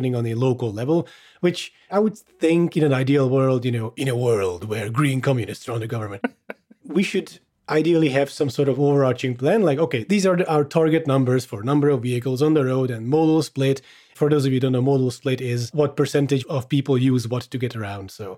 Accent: Hungary; English is a second language; I am Hungarian, if anyone's wondering. I grew up in Hungary.

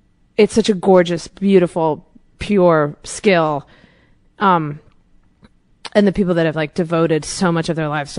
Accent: Cleveland, Ohio, United States; Like I grew up in Cleveland, you know, normal, like suburban, adorable white wooden house

